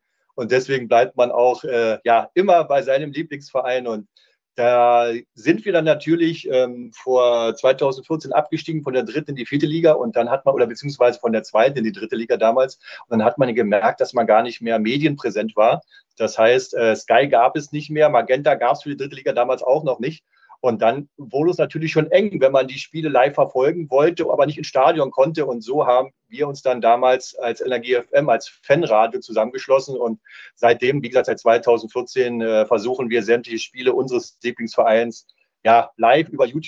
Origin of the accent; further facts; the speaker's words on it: Cottbus, Brandenburg, Germany; Ja, also ich komme aus Cottbus, bin in Cottbus geboren, wohne dort auch oder habe dort auch bis vor ein paar Jährchen gewohnt und bin natürlich, wie fast jeder Cottbuser, natürlich leidenschaftlicher Energiefan. Ich bin schon ein bisschen älter